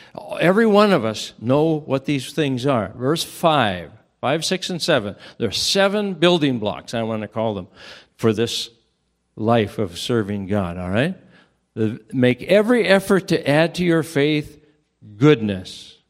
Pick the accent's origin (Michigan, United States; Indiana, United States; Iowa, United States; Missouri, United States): Iowa, United States; Estherville; also born or lived in Seattle / Pittsburgh / Cokato; Came back to my hometown of Estherville and pastored there. Went out to Pittsburgh, Pennsylvania and pastored there. And went to Cokato, Minnesota and finished my ministry there 37 years altogether.